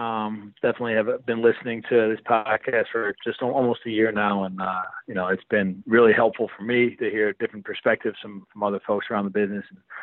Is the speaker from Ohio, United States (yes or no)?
yes; Ohio, United States; it is part of the culture growing up in Northeast Ohio.